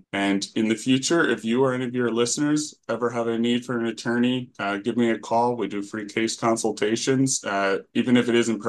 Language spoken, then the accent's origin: English; Springfield, Pennsylvania, United States; I was coaching seventh graders in lacrosse in my hometown of Springfield, Delaware County for a while.